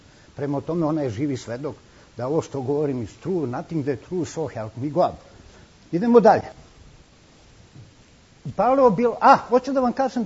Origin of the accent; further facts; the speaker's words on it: Niš, Nišava District, Serbia; ja sam rođen Nišlija i ponosan sam na to.